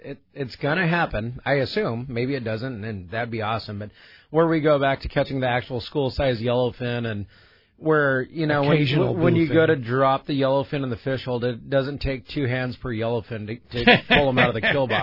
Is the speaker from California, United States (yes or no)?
yes; Fillmore, California, United States; Oddly enough, I grew up in Fillmore, up in Ventura County.